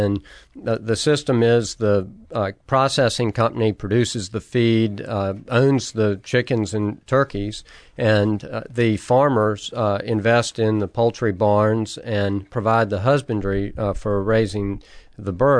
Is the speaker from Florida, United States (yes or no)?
no; Richmond, Virginia, United States; I grew up in the Richmond area and went to Washington Lee University, and then spent 5 years working in Washington, D.C.